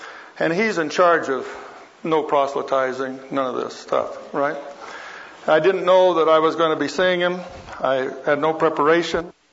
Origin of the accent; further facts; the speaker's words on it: United States; I said, look, sir, I grew up in America as a Christian. My mother and father were Christians, and I grew up as a Christian.